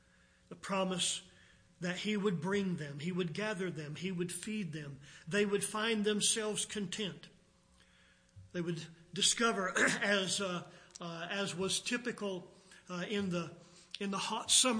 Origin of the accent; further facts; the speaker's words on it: Virginia, United States; I remember I didn't grow up around sheep, but growing up in Virginia, we had plenty of hogs. Everybody raised hogs, it seemed, and I even worked in a hog slaughter plant as a kid.